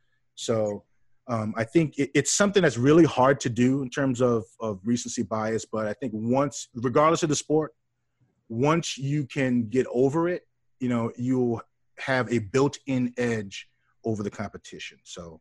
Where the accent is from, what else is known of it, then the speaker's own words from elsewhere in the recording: New Orleans, Louisiana, United States; You know, I told you, I'm from New Orleans.